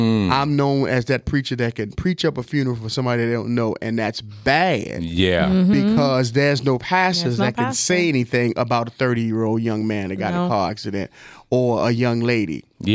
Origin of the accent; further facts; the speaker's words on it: Baltimore, Maryland, United States; accent: Baltimore; My Baltimore accent came over and said talk.